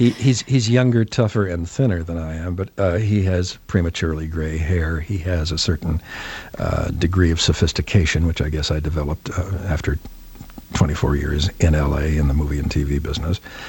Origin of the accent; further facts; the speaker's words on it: Chicago, Illinois, United States; also born or lived in Los Angeles; I'm a Midwesterner by birth. I'm from Chicago. And I really much more relate to the Midwest